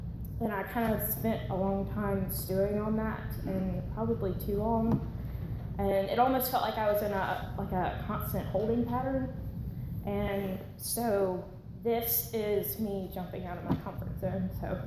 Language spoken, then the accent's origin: English; Sumter, South Carolina, United States; I'm from Sumter, South Carolina. Lived there all my life.